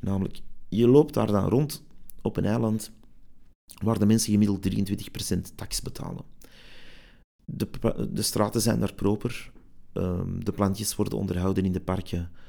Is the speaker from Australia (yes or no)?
no; Antwerp, Flanders, Belgium; Dat was voor mij als Antwerpenaar toch echt wel een schok, hè, om uit Antwerpen te vertrekken, die veilige, toffe stad